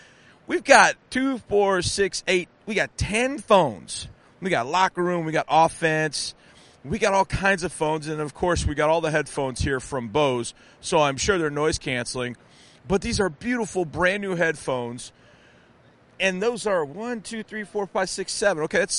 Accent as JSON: {"language": "English", "region": "Wisconsin", "country": "United States", "tie": "born or raised there", "lives_now": "Texas, United States", "said": "when I was growing up in Wisconsin, that was my first one."}